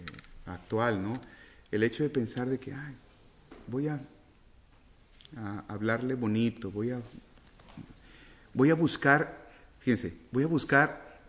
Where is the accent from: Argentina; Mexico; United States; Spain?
Mexico; Bueno, en este caso somos la mayoría mexicanos, ¿no?